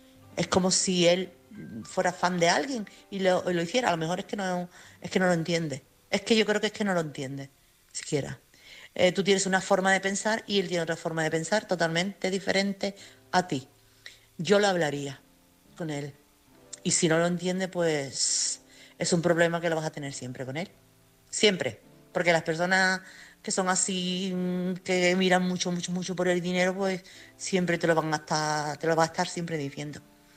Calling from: Chiclana de la Frontera, Andalusia, Spain; corresponsal de Chiclana.

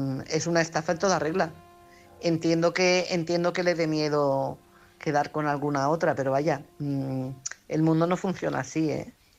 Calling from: Barcelona, Catalonia, Spain; corresponsal de Barcelona

